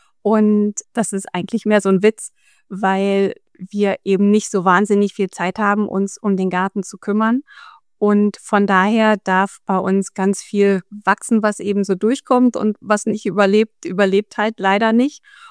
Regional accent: Lower Saxony, Germany; ich komme tatsächlich eigentlich aus der Hildesheimer Börde, das heißt, ja, da ist halt einer der besten Böden Deutschlands

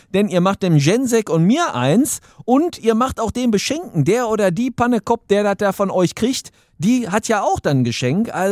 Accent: North Rhine-Westphalia, Germany; Sind wir Ruhrpottler so Brettspielfanatiker

